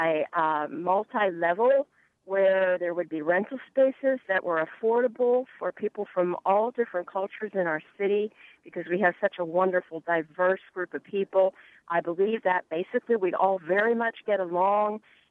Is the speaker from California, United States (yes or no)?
no; Pittsburgh, Pennsylvania, United States; I just wanted to say that I am a true Pittsburgher. I grew up in Bloomfield.